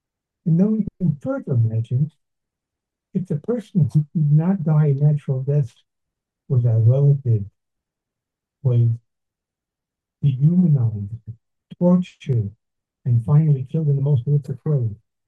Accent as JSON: {"language": "English", "town": "New York City", "region": "New York", "country": "United States", "tie": "born or raised there", "said": "I often joke that I was raised in Brooklyn, New York, in an area called Canarsie."}